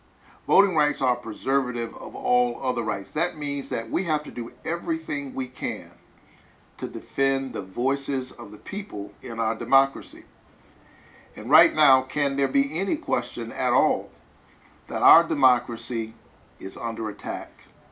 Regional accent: Georgia, United States; My home state of Georgia is ground zero for voter suppression.

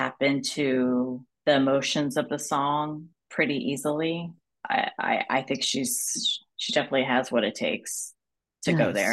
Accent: Miami, Florida, United States; growing up in Miami, taking trips to other beaches throughout Florida with him.

